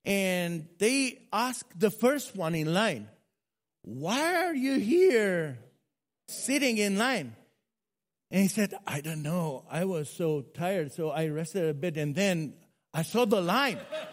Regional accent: Romania; English is a second language; I come from Romania.

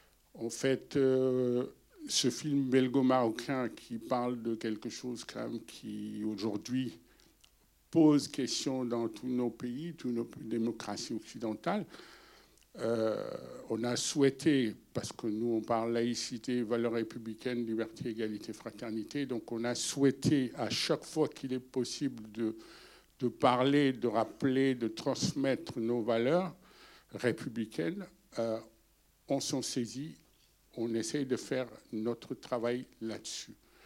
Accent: Nantes, Pays de la Loire, France; je suis nantais, hein, donc je ne suis pas angevin. Je suis nantais, je suis d'origine sénégalaise aussi. Je viens d'Afrique

